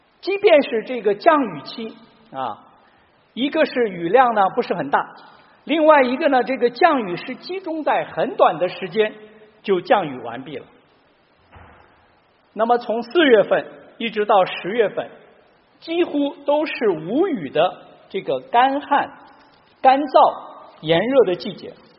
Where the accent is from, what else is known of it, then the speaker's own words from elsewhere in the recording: China; 小时候生活在中国农村的山区，常常听老人们说靠天吃饭